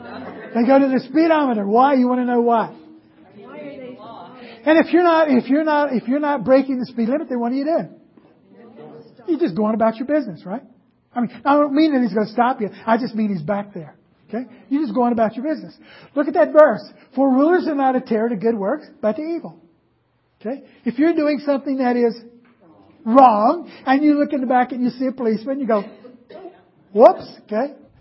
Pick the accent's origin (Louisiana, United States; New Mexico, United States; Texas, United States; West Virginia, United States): West Virginia, United States; Place, like, I grew up in West Virginia.